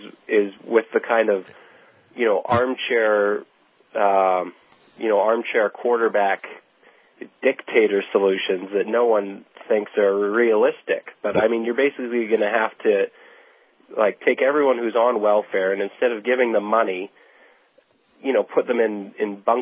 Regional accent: Canada; as I'm a Canadian

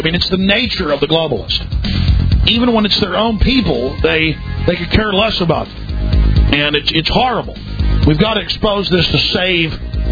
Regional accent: Texas, United States; Well, I mean, I'm a Texan, and and you call me a southerner.

